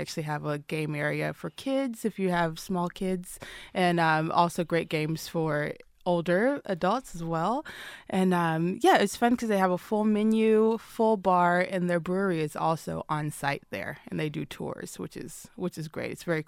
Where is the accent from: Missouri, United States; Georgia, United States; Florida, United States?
Georgia, United States; Atlanta; now in Los Angeles, United States; And Los Angeles, even though I'm from Atlanta, has now become my new home after 6 years there.